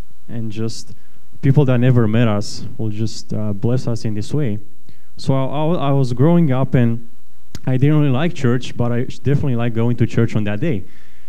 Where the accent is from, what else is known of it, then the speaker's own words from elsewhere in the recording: Romania; growing up in Romania, one of my favorite time of year was Christmas.